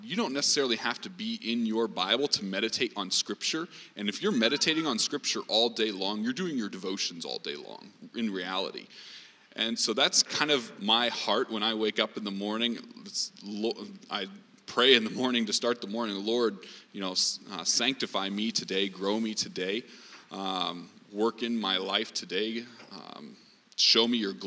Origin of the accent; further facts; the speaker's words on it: Midwest, United States; Yeah, born and raised in the Midwest, youngest of six, and born into a Christian home.